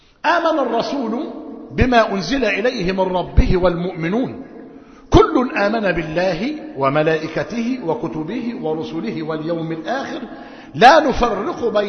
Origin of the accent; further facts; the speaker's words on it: Egypt; ونحن في موسم في قريتنا وفي قرى مصر موسم حصاد القمح